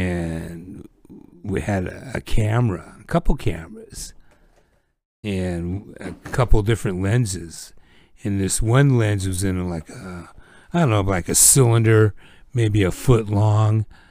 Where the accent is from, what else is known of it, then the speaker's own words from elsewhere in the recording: Oakland, California, United States; No, right, I grew up in Oakland.